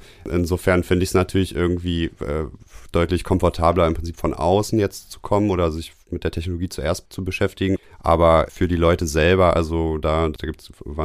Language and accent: German; Potsdam, Brandenburg, Germany; born there; Ich bin gebürtiger Potsdamer.